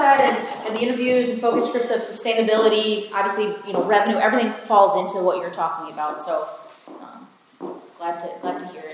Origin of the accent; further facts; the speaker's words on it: Oregon, Illinois, United States; I come from Oregon, Illinois, and came this way, and it is such a gorgeous, gorgeous area.